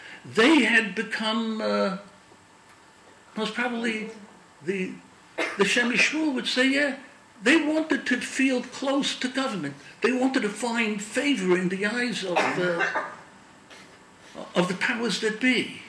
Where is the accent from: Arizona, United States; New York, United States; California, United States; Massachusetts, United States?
New York, United States; Williamsburg; born there; he finds out that I was born in Williamsburg.